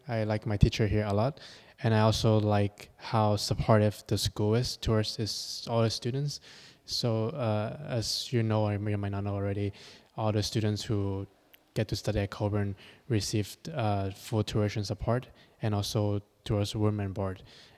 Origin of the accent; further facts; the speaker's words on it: Hong Kong; I'm from Hong Kong, and I'm doing an artist diploma program at Colburn.